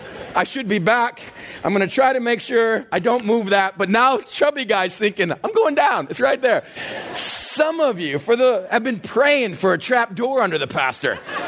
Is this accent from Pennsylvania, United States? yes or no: no; Texas, United States; At church, growing up in the South in Texas, the music was led by one instrument, an organ.